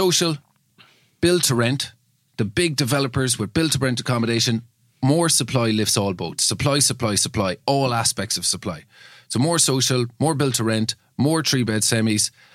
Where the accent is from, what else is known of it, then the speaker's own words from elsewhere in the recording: Cork, Munster, Ireland; You know, I'm from Cork.